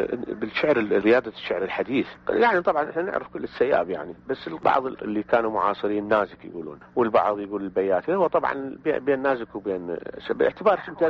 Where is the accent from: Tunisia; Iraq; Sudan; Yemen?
Iraq; يكفيني فخر أنه أنا عراقي